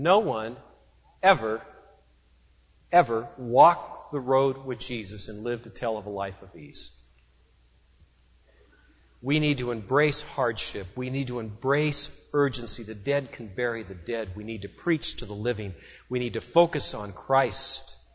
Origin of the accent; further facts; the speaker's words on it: West Coast, United States; it is a story that I probably heard growing up on the West Coast, I would say 50 times.